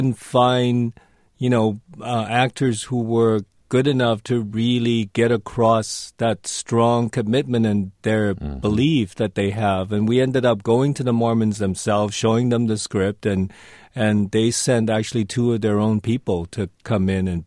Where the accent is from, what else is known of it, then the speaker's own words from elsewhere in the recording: Hong Kong; because I grew up in Hong Kong